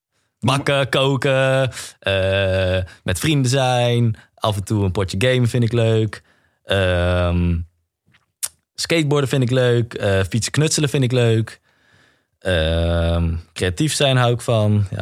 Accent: Netherlands; Ik bedoel, als Nederlander is dat toch wel de koers die je ook als jong jochie toch wel bijblijft.

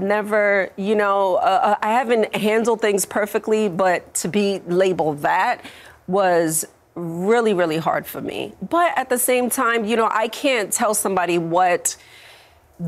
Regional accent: New York, United States; You know, I mean, I grew up in New York, like, so

